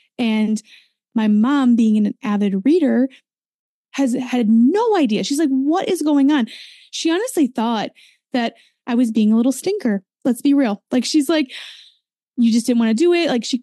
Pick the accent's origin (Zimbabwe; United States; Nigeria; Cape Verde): United States; Wisconsin; But I am an American. I grew up in a tiny little town of Wisconsin.